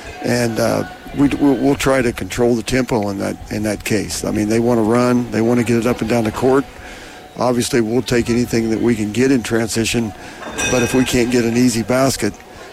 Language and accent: English; Anderson, Indiana, United States; For me personally, I grew up in Anderson. I went to Madison Heights. I know it's called Anderson High School now, but that building's where I went to high school.